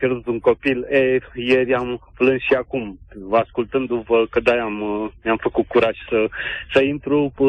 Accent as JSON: {"language": "Romanian", "town": "Ploiești", "region": "Prahova", "country": "Romania", "said": "sunt din Ploiești"}